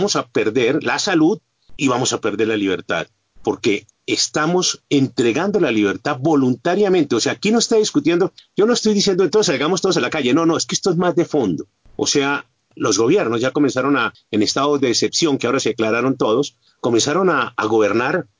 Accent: Colombia; en mi país, en Colombia.

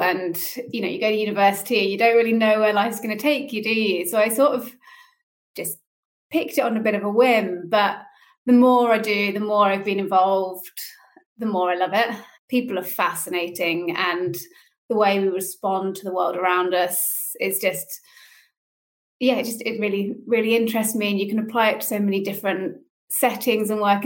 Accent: England, United Kingdom; now in Wales, United Kingdom; I'm in Wales now. It's a Welsh name, but I grew up in England.

